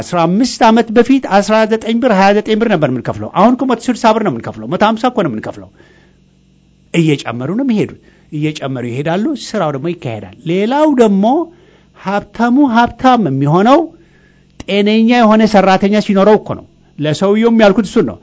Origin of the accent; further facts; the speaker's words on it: United States